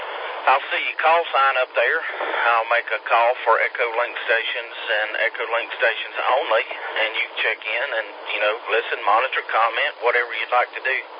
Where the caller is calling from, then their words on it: Campobello, South Carolina, United States; QTH is in Campobello, which is in between, I'm 9 minutes from the North Carolina line.